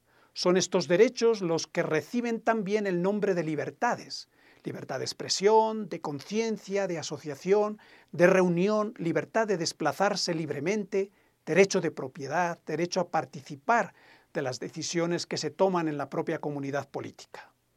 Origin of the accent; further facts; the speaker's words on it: Ecuador; En nuestro caso, como ecuatorianos y ecuatorianas, los derechos y deberes están consagrados en la Constitución de la República del Ecuador del año 2008.